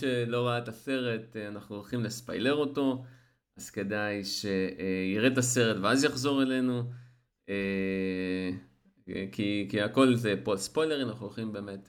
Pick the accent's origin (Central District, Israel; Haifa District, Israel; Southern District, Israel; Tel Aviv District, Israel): Southern District, Israel; Eilat; כן, זה היה בתיילת של אילת, אני אילתי, כן?